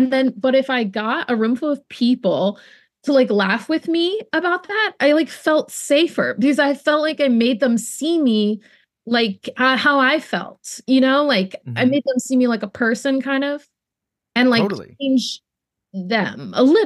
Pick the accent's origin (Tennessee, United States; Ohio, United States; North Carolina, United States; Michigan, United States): North Carolina, United States; Durham; growing up in Durham, which is 52% black